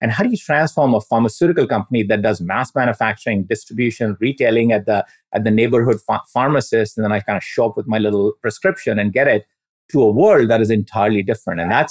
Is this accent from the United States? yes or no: no; India; I grew up in India